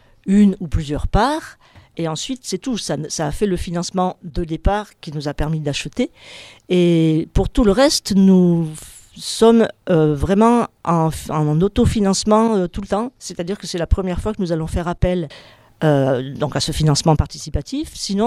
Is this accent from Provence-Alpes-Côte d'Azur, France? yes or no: yes; Gap, Provence-Alpes-Côte d'Azur, France; now in Glandage, France; Non, je venais de Gap.